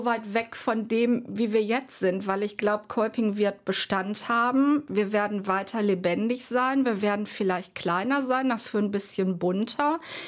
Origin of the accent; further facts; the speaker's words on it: North Rhine-Westphalia, Germany; ich komme selber aus dem Ruhrgebiet